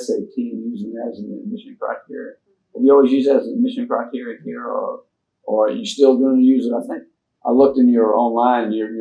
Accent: the South, United States; I grew up in the South here during Jim Crow days.

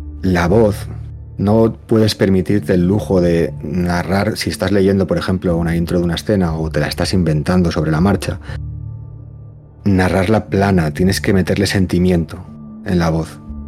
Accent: Lleida, Catalonia, Spain; Yo soy de Lleida, de Cataluña, España.

